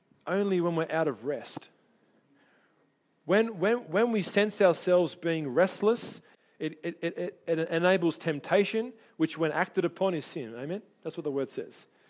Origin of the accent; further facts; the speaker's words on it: New Zealand; accent: Kiwi; Got my Kiwi accent on.